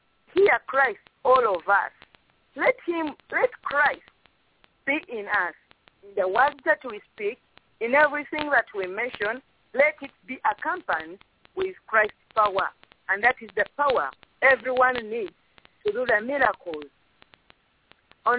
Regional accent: Uganda; from Uganda.

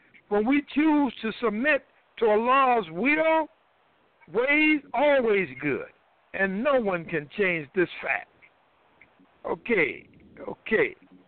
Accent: the South, United States; You know, I worked on the farm. I'm from the South.

